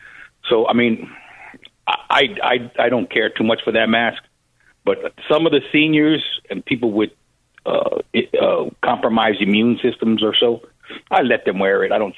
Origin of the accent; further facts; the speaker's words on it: Indiana, United States; So, I mean, I tell them I'm from Indiana. We don't have this thing, you know.